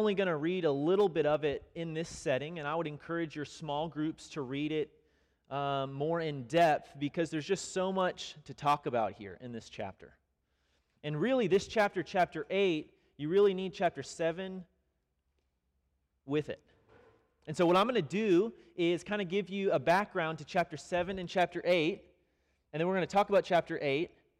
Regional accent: Dallas, Texas, United States; also born or lived in Kenya; I'm from Dallas.

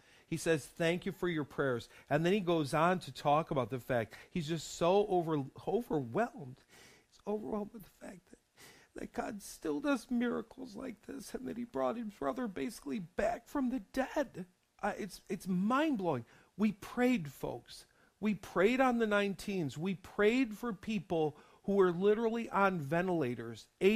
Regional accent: New York, United States; I grew up in New York. I was a kid under Governor Mario Cuomo.

